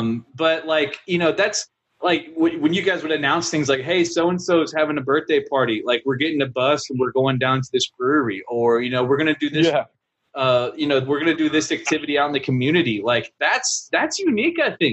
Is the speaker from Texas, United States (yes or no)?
yes; Houston, Texas, United States; I grew up in Northwest Houston